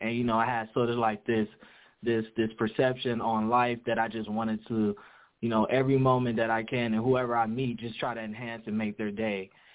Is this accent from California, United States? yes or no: no; Cincinnati, Ohio, United States; Let's say, well, I'm from Cincinnati, born and raised, and how I made my way to Cuyahoga County, I got accepted into Kent State University.